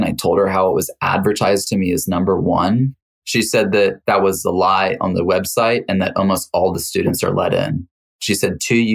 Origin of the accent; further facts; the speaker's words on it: Tennessee, United States; I was a bluegrass musician because I'm from Tennessee.